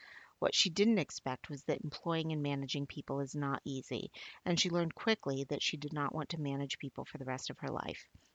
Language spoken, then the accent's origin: English; Monson, Massachusetts, United States; On one of my trips to my hometown of Munson, one of my friends called me to see if I could help a friend at her coffee house in Sturbridge